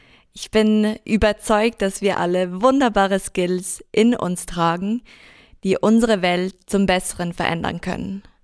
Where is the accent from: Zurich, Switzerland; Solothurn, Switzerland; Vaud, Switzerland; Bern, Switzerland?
Zurich, Switzerland; Ich komme aus Zürich und pendle zwischen Berlin und meiner Heimatstadt.